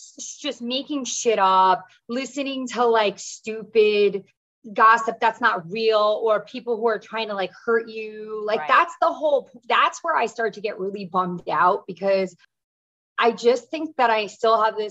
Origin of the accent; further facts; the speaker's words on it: East Coast, United States; I'm from the East Coast. We serve each other up.